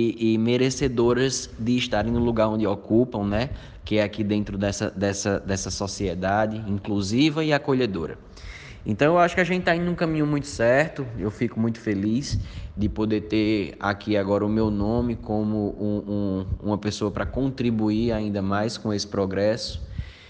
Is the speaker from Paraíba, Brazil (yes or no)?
yes; Malta, Paraíba, Brazil; em especial para o povo da minha terra, o pessoal aqui de Malta.